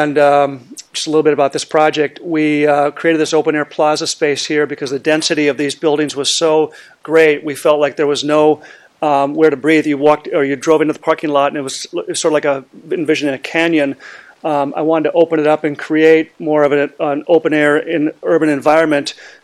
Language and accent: English; St. Paul, Minnesota, United States; And my roots are extend back to St. Paul. I grew up in St. Paul, attended high school at Highland Park, and have spent the first 18 years of my life in the city